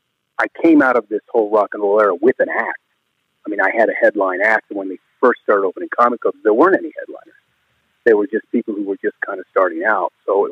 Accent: the South, United States; well, I grew up in the South.

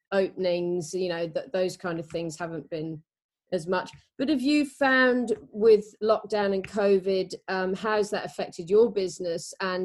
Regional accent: Stroud, South West England, United Kingdom; I'm from Stroud, near Gloucester.

